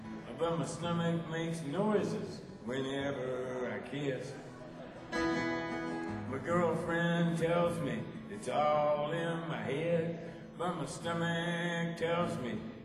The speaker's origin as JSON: {"language": "English", "town": "Chicago", "region": "Illinois", "country": "United States", "tie": "born or raised there", "said": "because he grew up in Kentucky, and we grew up in Chicago, west side of Chicago."}